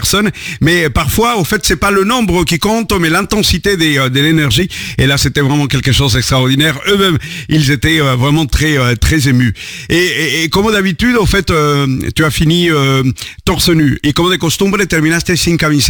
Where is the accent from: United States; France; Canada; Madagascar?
United States; En plus, tu sais, je viens des États-Unis